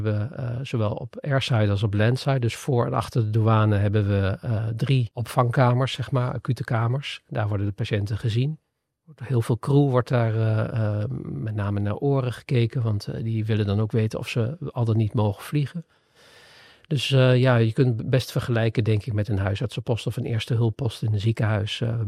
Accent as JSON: {"language": "Dutch", "region": "Gelderland", "country": "Netherlands", "said": "Maar ik kom uit de Achterhoek en dan is Schiphol best ver weg."}